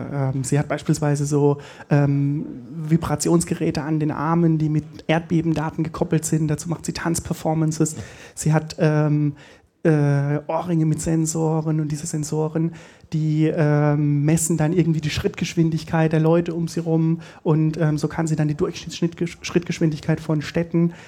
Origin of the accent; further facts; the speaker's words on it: Freiburg, Baden-Württemberg, Germany; Ja, ich komme aus Freiburg hierher, bin ganz geflasht von der großen Stadt